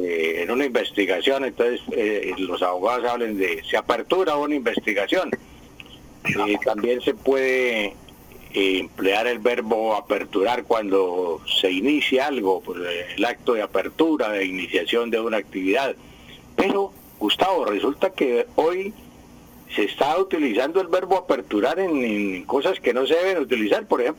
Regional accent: Valledupar, Cesar, Colombia; Yo soy del Valle de Upar, del Valle de Upar.

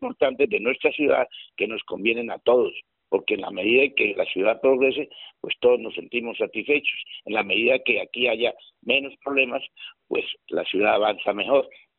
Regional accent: Bucaramanga, Santander, Colombia; como bumangueses y como santandereanos, pues ayudemos todos al progreso de nuestra ciudad.

